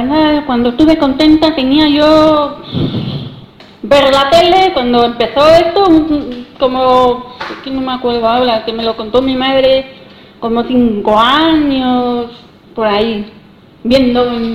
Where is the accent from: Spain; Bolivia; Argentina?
Spain; Salamanca, Castile and León; moved away as an adult; also born or lived in Zaragoza; Porque yo, mira, me fui fuera de Salamanca, he vivido en Zaragoza a los 20 años.